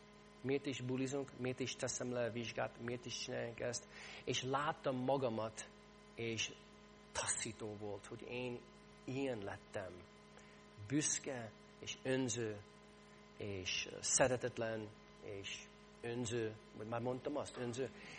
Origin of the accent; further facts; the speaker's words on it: St. Louis, Missouri, United States; Én ebben az állapotban születtem, St. Louisban, Missouri államban. 8 évig minisztráltam egy katolikus, magyar katolikus egyházban, St. Louisban.